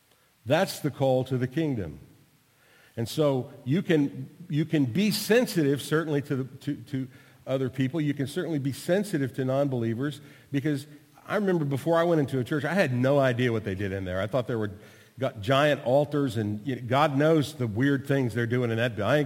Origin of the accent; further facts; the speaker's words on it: United States; Yeah, I didn't want to know. I'm American. I just ask you what you're doing.